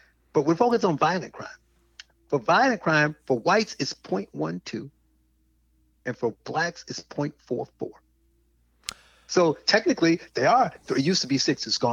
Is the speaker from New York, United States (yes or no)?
no; Gary, Indiana, United States; I grew up in Gary and I was poor.